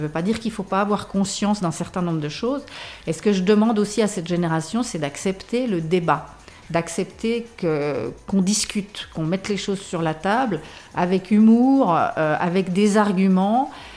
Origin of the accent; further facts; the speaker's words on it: Switzerland; Et chez nous, en Suisse, je ne sais pas